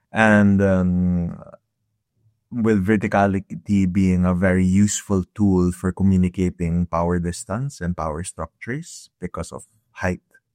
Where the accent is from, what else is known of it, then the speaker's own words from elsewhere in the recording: Philippines; moved away as an adult; I am Filipino. I mean, I grew up in the Philippines. I was in the Philippines till I was like 26 years old.